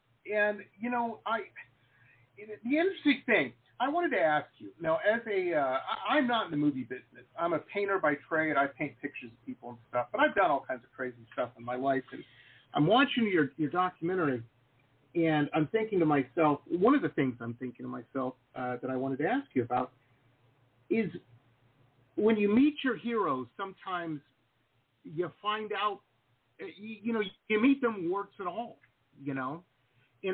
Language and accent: English; Detroit, Michigan, United States; I grew up in Detroit, Michigan, so I kind of grew up around car culture and whatnot and machinery and what have you.